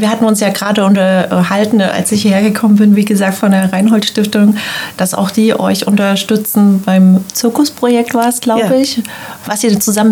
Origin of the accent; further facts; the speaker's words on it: Mecklenburg-Vorpommern, Germany; Also ich komme ja auch aus dem Landkreis Ludwigslust-Parchim